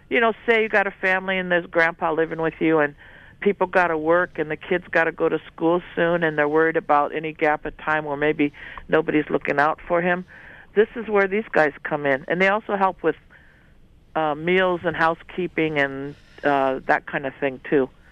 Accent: Alaska, United States; I'm white. I'm so white I glow in the dark. But I was born and raised in Alaska.

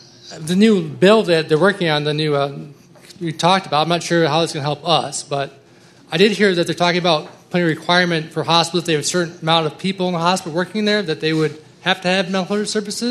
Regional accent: Michigan, United States; I'm from Lenawee County, and I think Kevin actually talked about our hospital.

